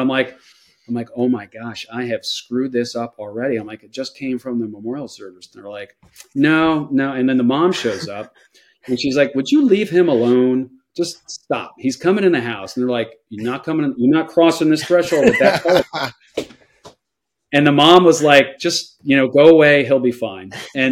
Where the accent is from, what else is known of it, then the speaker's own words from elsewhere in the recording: New Jersey, United States; And I grew up in Jersey and I didn't really follow college ball.